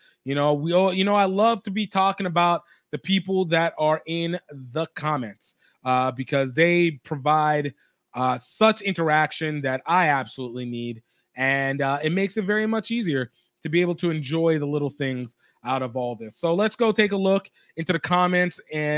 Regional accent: Nigeria; we have a tough couple of games as a Nigerian.

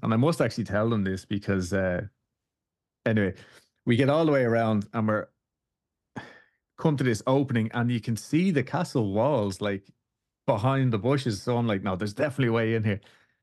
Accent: Dublin, Leinster, Ireland; now in Houston, United States; So I live in Houston. Dulce is from here, Texas, like, and but obviously I'm from Dublin in Ireland.

